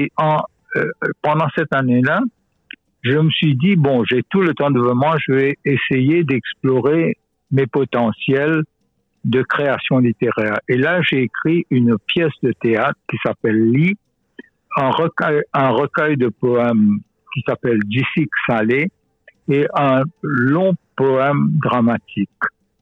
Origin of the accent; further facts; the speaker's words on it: Goodlands, Rivière du Rempart, Mauritius; also born or lived in Quartier Militaire / Beau Bassin; je suis né chez mes grands-parents côté maman, et à quartier militaire, j'ai grandi à Goodlands, qui est dans le nord.